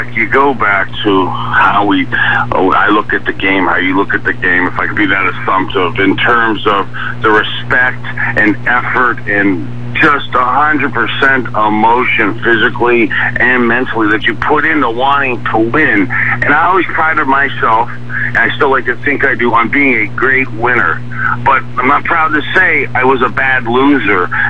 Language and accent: English; Youngstown, Ohio, United States; I watching, growing up in Youngstown, and you're watching Terry Bradshaw and Brian Sipe